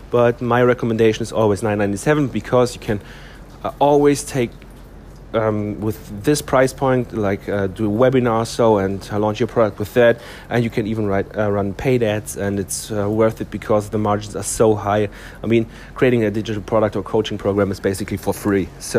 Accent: Germany; English is a second language; because I'm my home country is Germany

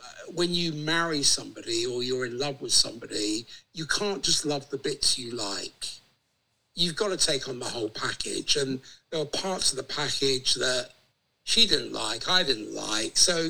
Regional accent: South East England, United Kingdom; born there; I was born in Kent in the UK. My ancestry is Greek.

